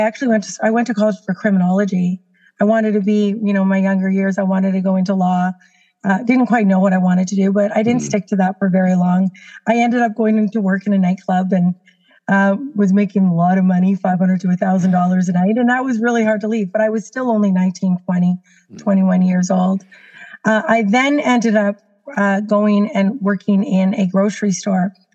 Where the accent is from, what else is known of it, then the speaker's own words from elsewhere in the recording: Canada; I live in Canada. I'm a Canadian, mother of two children.